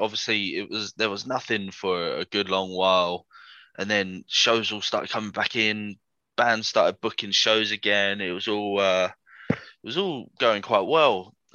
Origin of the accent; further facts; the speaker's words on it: London, United Kingdom; But I grew up in North London.